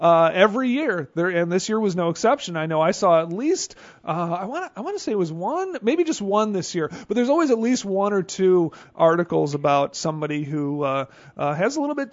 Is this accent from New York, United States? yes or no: no; Minneapolis, Minnesota, United States; now in Chicago, United States; And I spent most of my time growing up in Minneapolis. So coming to Chicago the first couple of years